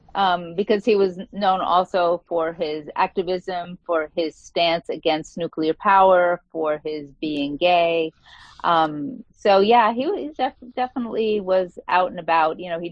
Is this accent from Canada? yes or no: no; Brooklyn, New York, United States; also born or lived in Long Island; So I grew up in Brooklyn, and then for elementary school, and then we moved to Long Island for the second half of elementary school, junior high, and high school, and then I went to the University of Vermont.